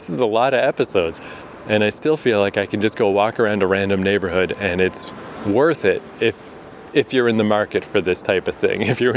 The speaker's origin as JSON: {"language": "English", "country": "Canada", "said": "who I'm Canadian, no criminal history, passport in good standing, willing to just come here and spend money."}